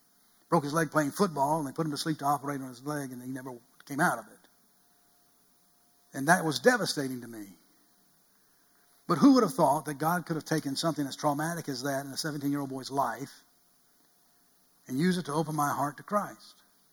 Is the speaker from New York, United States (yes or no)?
no; Atlanta, Georgia, United States; born there; I grew up in the country, but I was born in the city. October the 25th, 1953, I was born in Crawford Long Hospital in Atlanta, Georgia.